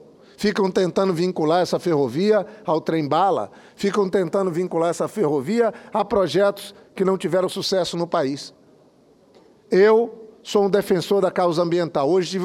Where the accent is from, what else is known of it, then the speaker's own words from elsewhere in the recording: Acre, Brazil; em Cruzeiro do Sul, lá no meu estado do Acre.